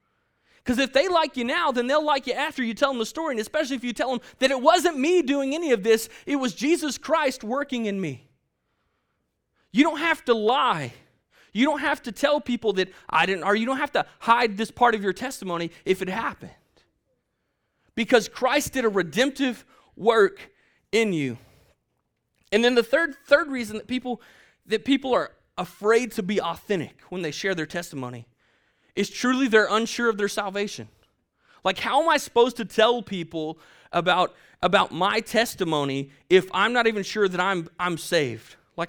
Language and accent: English; Hurst, Texas, United States; I grew up in Hearst, Texas, right, until I was in the fifth grade.